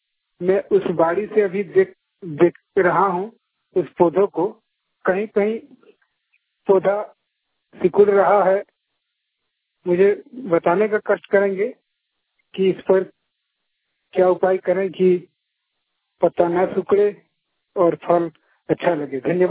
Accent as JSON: {"language": "Hindi", "town": "Khedabeda", "country": "India", "said": "तपचाची धनबाद से मैं तपचाची प्रखंड के चेता पंचायत अंतर्गत खेड़ाबेड़ा गांव का रहने वाला हूं"}